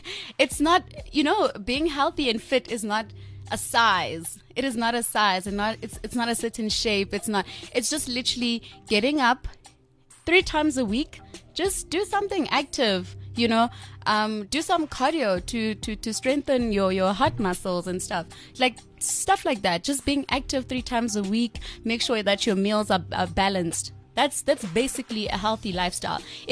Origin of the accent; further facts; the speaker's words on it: Butterworth, Eastern Cape, South Africa; So I'm 21 as I'm sitting here. I am from the Eastern Cape. Grew up in a small village, Kwandabakazi, in Butterworth, Ekuwa.